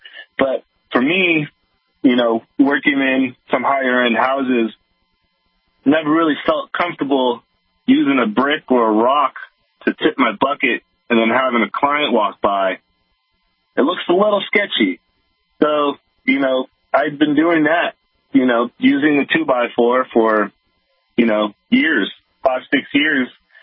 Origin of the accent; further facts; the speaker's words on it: San Francisco, California, United States; We're out of the Bay Area, born and raised in San Francisco.